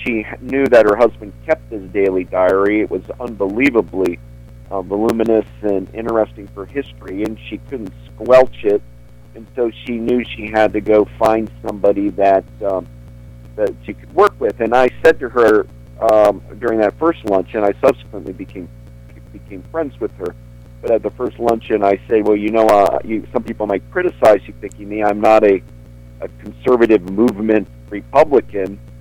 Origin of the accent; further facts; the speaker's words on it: Perrysburg, Ohio, United States; Yeah, grew up in Perrysburg, Ohio, near Toledo.